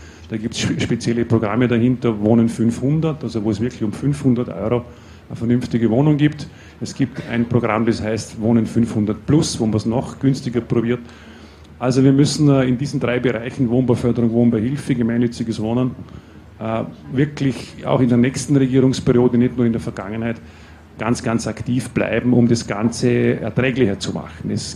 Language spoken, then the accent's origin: German; Vorarlberg, Austria; Wir fühlen uns wohl als eigenständige Vorarlberger, nicht als Schweizer. Wir pflegen gute Beziehungen mit der Nachbarschaft. Aber wir sind natürlich auch gesunde Österreicher